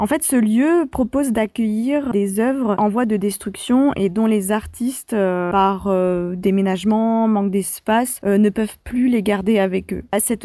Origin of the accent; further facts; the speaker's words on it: Toulon, Provence-Alpes-Côte d'Azur, France; born there; j'ai 28 ans, je suis née à Toulon et je suis artiste.